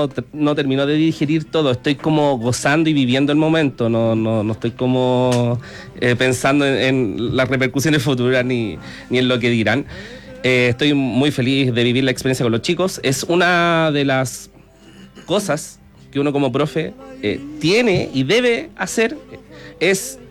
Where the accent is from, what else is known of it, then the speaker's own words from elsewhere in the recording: Melipilla, Santiago Metropolitan Region, Chile; Sí, yo soy de Melipilla.